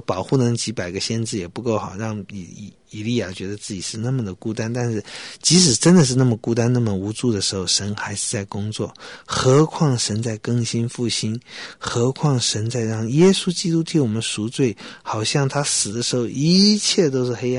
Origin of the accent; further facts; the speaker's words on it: Taiwan; 就在我们台湾，就在我们的乡下，就是我们自己在眷村里面啊，在家里，我们听到了福音，我们信靠了主